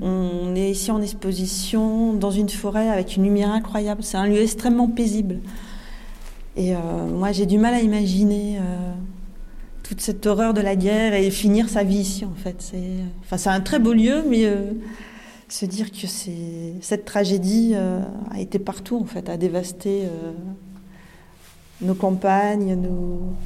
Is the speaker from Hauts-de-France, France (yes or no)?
yes; Hauts-de-France, France; now in Cambrai, France; Sinon, je suis du Valenciennois. Voilà, mais je suis quelqu'un du Nord, en fait.